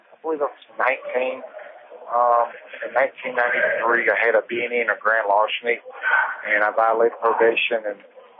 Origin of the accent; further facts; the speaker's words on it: Detroit, Michigan, United States; also born or lived in Roanoke, Virginia; Originally, I'm from Detroit, Michigan, but for most of my life, I've lived in Roanoke, Virginia.